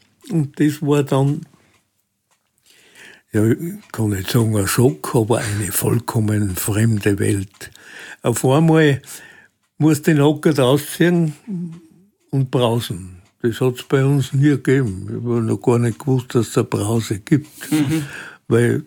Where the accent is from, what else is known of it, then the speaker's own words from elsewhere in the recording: Bruneck, Trentino-Alto Adige, Italy; now in Germany; Und dann bin ich in Südtirol aufgewachsen. Bruneck in die Schule gegangen